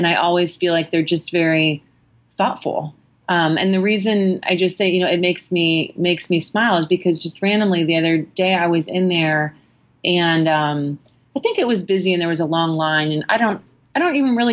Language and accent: English; Canton, Ohio, United States; whether I'm in Australia or I'm in the UK or I'm here in Austin or even Canton, Ohio, my hometown.